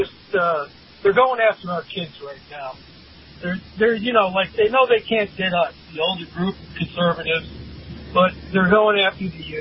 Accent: Las Vegas, Nevada, United States; from Las Vegas.

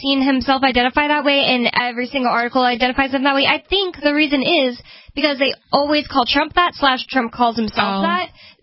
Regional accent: Texas, United States; I've known many people with that name growing up in Texas, like in my high school and stuff.

